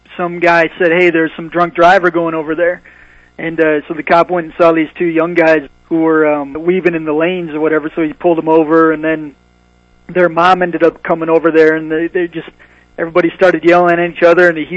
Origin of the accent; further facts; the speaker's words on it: Detroit, Michigan, United States; I was from Detroit, and so my dad lived downtown in Detroit